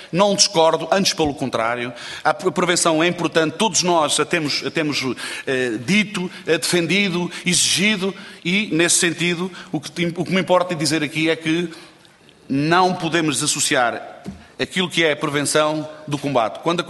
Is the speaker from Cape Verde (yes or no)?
no; Castelo Branco, Portugal; eu sou de Castelo Branco, vou lá várias vezes ver buscar a minha mãe, mais concretamente em Panamacor.